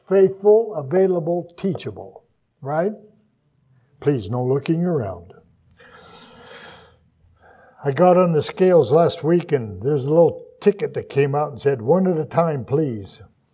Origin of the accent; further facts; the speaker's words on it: Victor, Colorado, United States; I was going to go to my hometown in Colorado where I was raised as a boy for the summer.